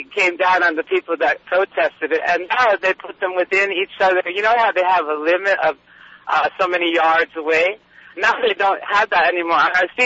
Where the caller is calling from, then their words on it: Kihei, Hawaii, United States; I'm calling from Kihei.